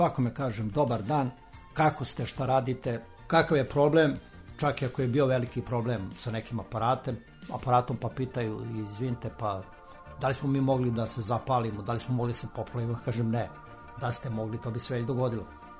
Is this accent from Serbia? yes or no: yes; Šumadija and Western Serbia, Serbia; now in Belgrade, Serbia; rodom iz jednog dela Šumadije. Živim tu u Beogradu, na Dorćulu. Imam neke 64 godine